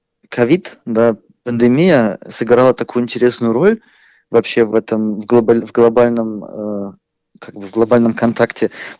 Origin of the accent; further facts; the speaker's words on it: Saint Petersburg, Russia; born there; я родился в Ленинграде, теперь в Санкт-Петербурге